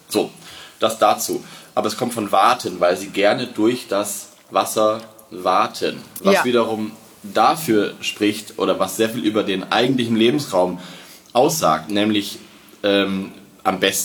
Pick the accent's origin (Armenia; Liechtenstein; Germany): Germany; Lower Saxony; ich komme ja aus Niedersachsen und wir hatten tatsächlich, ich erinnere mich in meiner Kindheit, dass auf den Wiesen Kiebitze waren